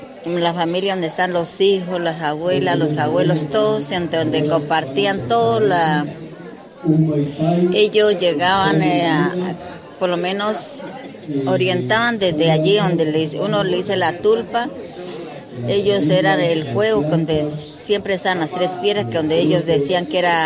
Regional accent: Cauca, Colombia; soy del Resguardo López Adentro.

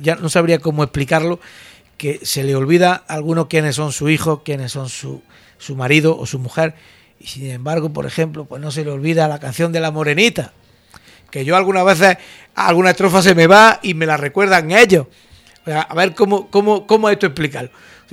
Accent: Andújar, Andalusia, Spain; Hay que reconocer que indudablemente, pues todos somos de Andújar

